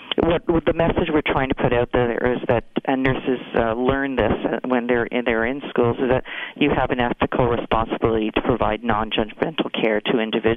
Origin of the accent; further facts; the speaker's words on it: Montreal, Quebec, Canada; and I'm from Montreal